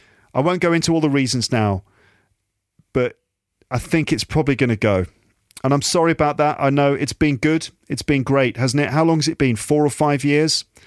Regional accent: England, United Kingdom; her mum, my wife, is French. I am English, of course, and our daughter.

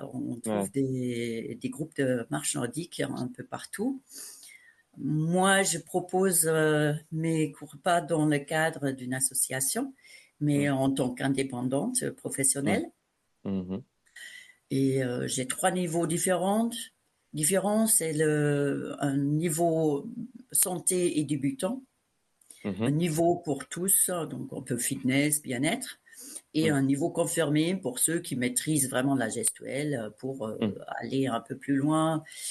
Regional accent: Germany; French is a second language; Je viens d'Allemagne, donc j'ai un diplôme d'État allemand.

